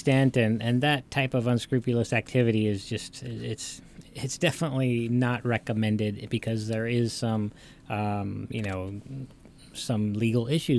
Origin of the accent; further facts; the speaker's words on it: Huntington Beach, California, United States; I came from Orange County. In Huntington Beach, that is the norm everywhere.